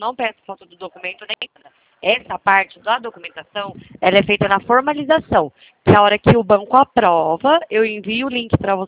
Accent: Limeira, São Paulo, Brazil; Eu sou de Limeira, São Paulo.

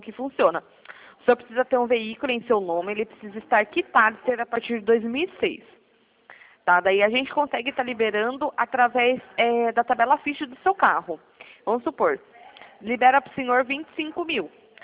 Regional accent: Piracicaba, São Paulo, Brazil; eu sou aqui de Piracicaba, São Paulo.

